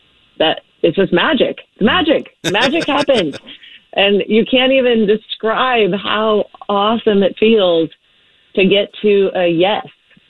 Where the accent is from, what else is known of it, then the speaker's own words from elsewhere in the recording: Puyallup, Washington, United States; The Puyallup community, I am from Puyallup originally, and tell you, they know how to do community right.